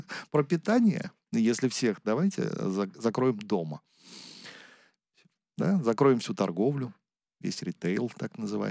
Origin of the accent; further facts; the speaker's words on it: Moscow, Russia; Я вот москвич коренной.